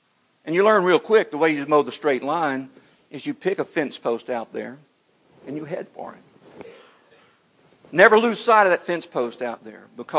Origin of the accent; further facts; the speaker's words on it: Houston, Texas, United States; But I was born and raised in Houston, 5 acres of land that we grew up on outside of Houston.